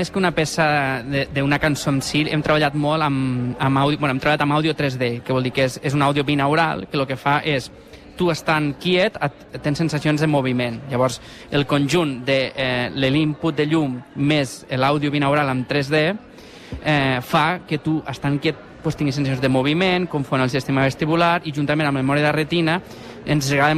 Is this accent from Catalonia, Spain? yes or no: yes; Mollerussa, Catalonia, Spain; som de Mollerussa, de poble